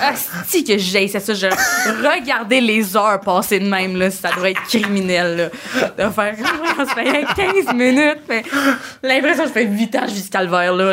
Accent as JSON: {"language": "French", "town": "Drummondville", "region": "Quebec", "country": "Canada", "said": "je vomissais sur la galerie chez nous à Drummond, je me rappelle"}